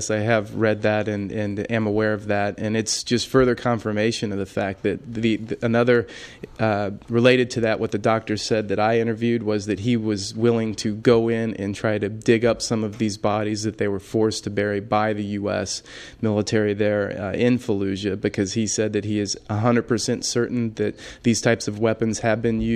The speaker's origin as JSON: {"language": "English", "country": "United States", "said": "not advertising the fact that I am an American"}